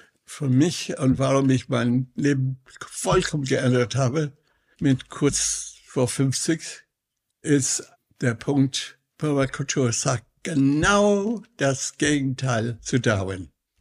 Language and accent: German; Ireland; German is a second language; moved away; Und ich komme aus Irland.